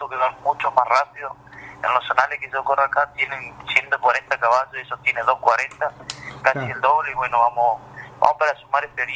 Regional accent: Comodoro Rivadavia, Chubut, Argentina; Exacto, somos de Comodoro Rivadavia.

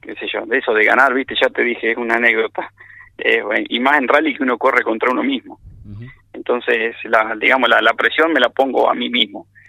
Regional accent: La Pampa, Argentina; nosotros que somos de La Pampa

